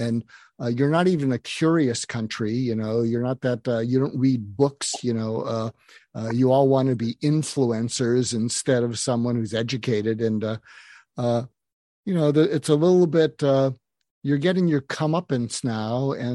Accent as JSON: {"language": "English", "country": "United States", "said": "Well, hey, I'm an American."}